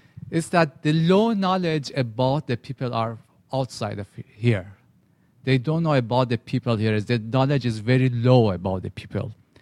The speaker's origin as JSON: {"language": "English", "country": "Iran", "second_language": "English", "said": "At first, they ask you, where are you from? You say, I'm from Iran."}